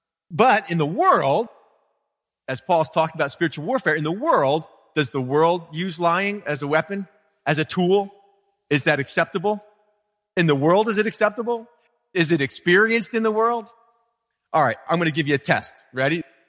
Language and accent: English; Pennsylvania, United States; I grew up outside of Philadelphia, the suburbs of North Philly.